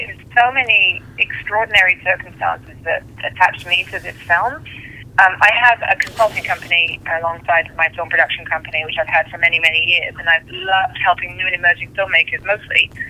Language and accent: English; England, United Kingdom; also born or lived in Australia; now in United States; I was born and raised in England, and then I spent a lot of time backpacking around Australia, and then I came to America.